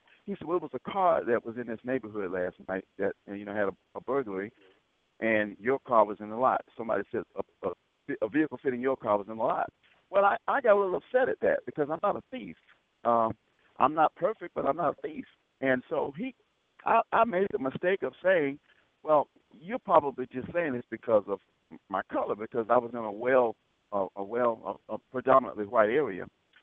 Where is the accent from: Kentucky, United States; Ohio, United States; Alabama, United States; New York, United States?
Alabama, United States; Selma; In the 60s, I grew up in Selma.